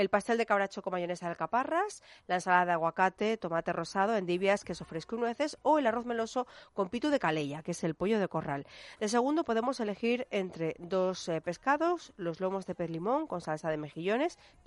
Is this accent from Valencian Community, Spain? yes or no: no; Asturias, Spain; La más galocha, decimos en mi tierra, golosa.